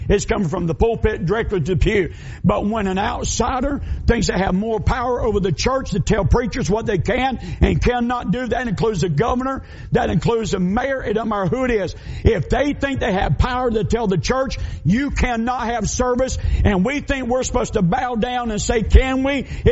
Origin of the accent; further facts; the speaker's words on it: United States; I'm an American. I'm a Christian.